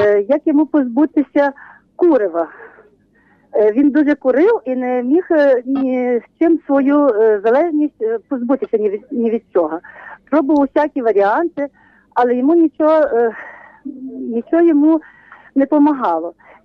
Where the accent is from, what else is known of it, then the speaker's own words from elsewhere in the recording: Ivano-Frankivsk Oblast, Ukraine; я з Косівського району.